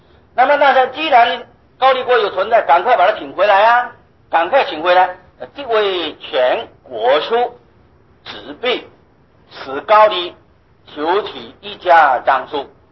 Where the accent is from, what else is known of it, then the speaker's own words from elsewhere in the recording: China; 在我们中国人的习惯的这个简略啊，对这个长辈尊称啊